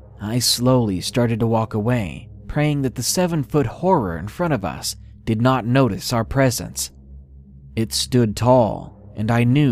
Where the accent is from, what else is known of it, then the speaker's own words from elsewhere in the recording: Arkansas, United States; I'm actually from Arkansas.